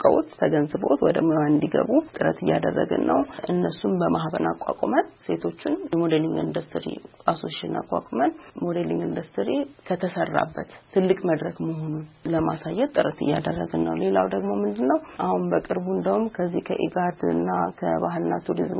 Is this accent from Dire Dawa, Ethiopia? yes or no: yes; Dire Dawa, Ethiopia; ተወልጄ ያደኩት በድሬዳዋ ከተማ ነው።